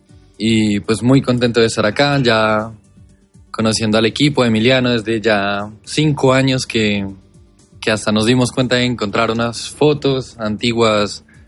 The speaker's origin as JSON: {"language": "Spanish", "country": "Colombia", "said": "soy de Colombia"}